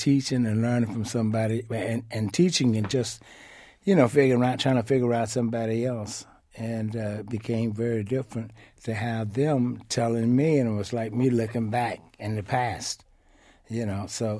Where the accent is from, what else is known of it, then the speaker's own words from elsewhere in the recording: Cleveland, Ohio, United States; Cleveland, Ohio.